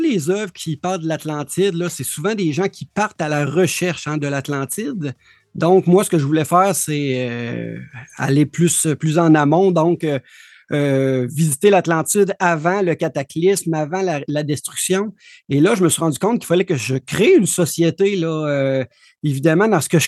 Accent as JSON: {"language": "French", "town": "Rimouski", "region": "Quebec", "country": "Canada", "said": "Oui, donc je viens du Québec, d'une petite ville là, qui s'appelle Rimouski."}